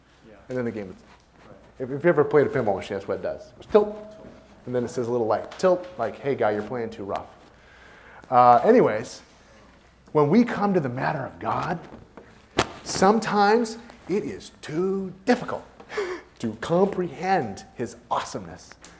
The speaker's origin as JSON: {"language": "English", "town": "Seattle", "region": "Washington", "country": "United States", "tie": "born there", "said": "I was born in Seattle a long time ago, in a prior millennium."}